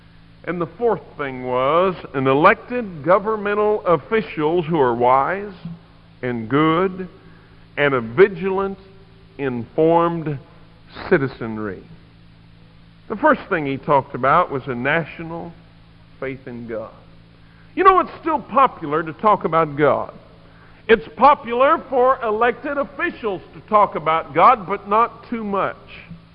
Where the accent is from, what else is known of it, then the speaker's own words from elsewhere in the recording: United States; the thing that concerns me the most as an American, as a patriot, and as a Bible believer